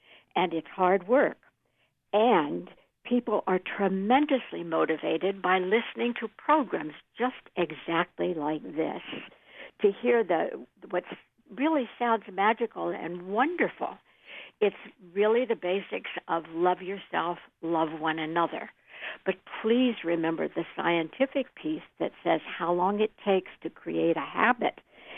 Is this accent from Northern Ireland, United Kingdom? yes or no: yes; Belfast, Northern Ireland, United Kingdom; Hi. I'm from Belfast